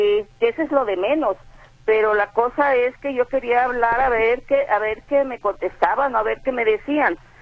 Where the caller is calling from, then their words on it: Jalisco, Mexico; yo soy de aquí de Guadalajara, soy de Ciudad Guzmán, pero ahorita estoy radicando allá en Ciudad Guzmán